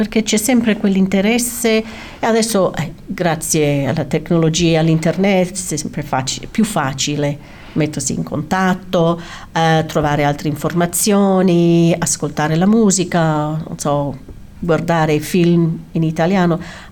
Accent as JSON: {"language": "Italian", "country": "Australia", "tie": "born or raised there"}